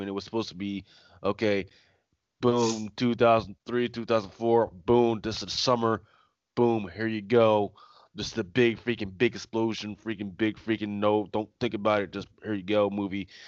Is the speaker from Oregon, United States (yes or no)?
no; Philadelphia, Pennsylvania, United States; Yes, I am from Philly.